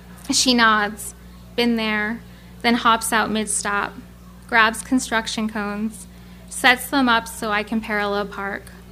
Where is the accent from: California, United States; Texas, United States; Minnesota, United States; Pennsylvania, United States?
Pennsylvania, United States; Pottsville; It's a term used in where I grew up in Pottsville, Pennsylvania.